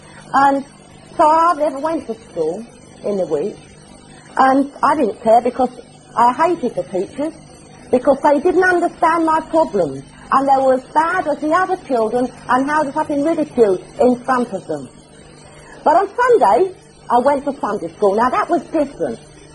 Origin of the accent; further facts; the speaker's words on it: London, United Kingdom; born there; accent: Cockney; I was born in the East End of London, so I'm a true Cockney. So if I drop my H's here and there, you'll know the reason why. I was born the oldest of five girls.